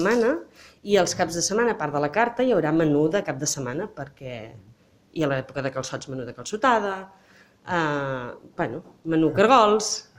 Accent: Sabadell, Catalonia, Spain; nosaltres vivim aquí al poble des de fa 3 anys, som del Vallès tots dos, de Sabadell

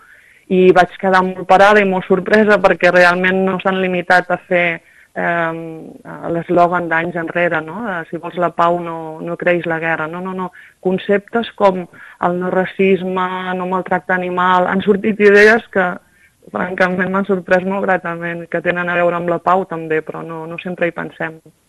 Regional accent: Montseny, Catalonia, Spain; mon pare, al meu poble, que jo sóc del Montseny

